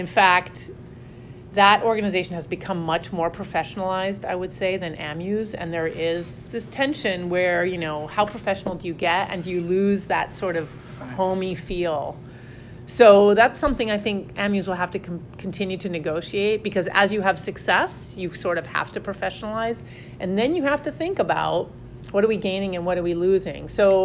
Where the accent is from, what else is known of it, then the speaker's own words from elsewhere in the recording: Lebanon; now in United States; I grew up in Lebanon, and so there was a family connection.